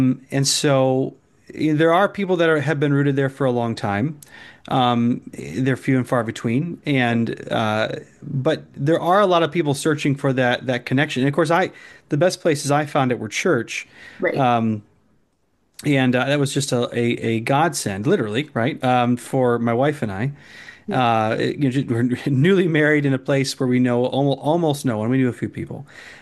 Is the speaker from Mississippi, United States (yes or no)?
no; Michigan, United States; And I'm from Michigan. We're a little nuts here.